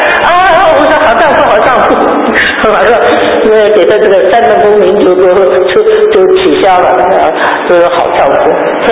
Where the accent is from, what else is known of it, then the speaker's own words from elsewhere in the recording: China; 我们中国人讲江山易改，本性难移